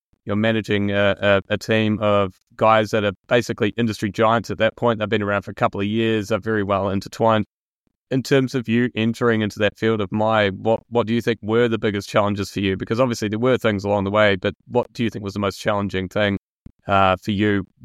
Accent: Christchurch, Canterbury, New Zealand; he's very white, and we're from the South. I'm from Christchurch, which isn't maybe the most like highly dense populated area with lots of Maori and Pacifica people.

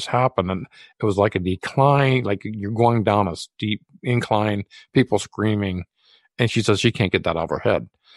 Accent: Ohio, United States; I had went to a healing tent near my hometown in Ohio. It's in Ravenna, Ohio

